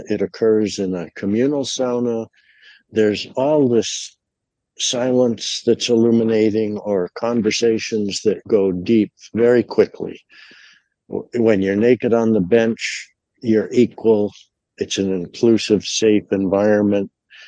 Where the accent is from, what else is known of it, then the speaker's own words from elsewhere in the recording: United States; I'm very American and I just like euphoria.